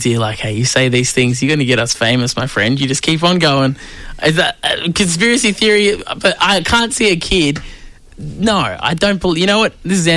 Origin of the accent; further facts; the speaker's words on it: United Kingdom; I'm real British.